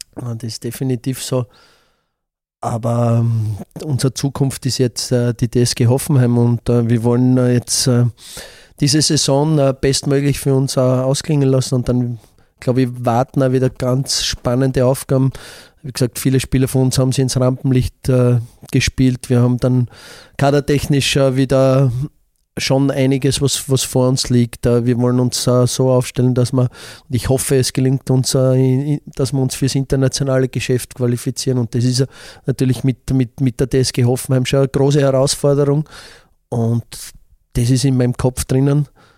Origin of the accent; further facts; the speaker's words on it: Buch bei Weiz, Styria, Austria; es erinnert mich an Buch bei Weiz, die Gang da, an meine Heimat.